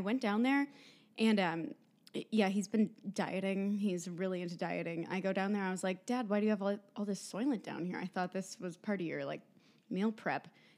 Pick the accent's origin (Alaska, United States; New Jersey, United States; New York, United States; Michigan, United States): Michigan, United States; Yeah, my dad, I'm from Michigan.